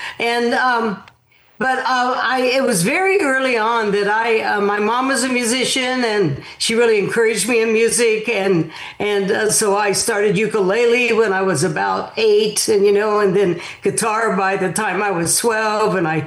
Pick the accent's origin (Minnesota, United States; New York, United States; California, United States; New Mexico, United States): New Mexico, United States; Alamogordo; Yeah, I was born in Alamogordo, New Mexico. And so that's, you know, I grew up there. It was called the Rocket City.